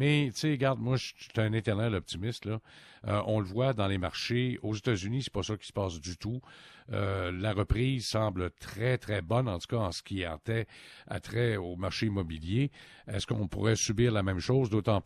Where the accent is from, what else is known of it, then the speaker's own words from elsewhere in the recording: Quebec, Canada; chez nous, au Québec